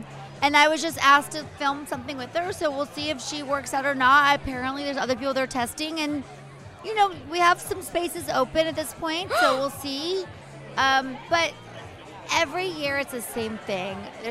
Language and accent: English; the South, United States; I love makeup. I'm from the South.